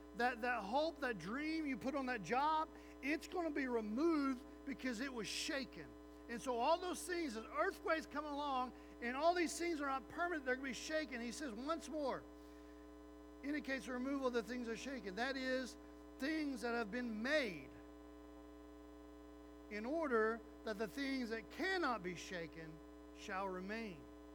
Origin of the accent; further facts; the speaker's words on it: Oklahoma, United States; You know, I'm from Oklahoma. We're not supposed to have those things.